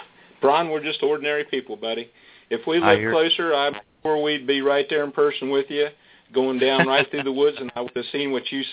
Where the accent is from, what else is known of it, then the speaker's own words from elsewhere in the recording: West Virginia, United States; I was born and raised in Wood County, West Virginia.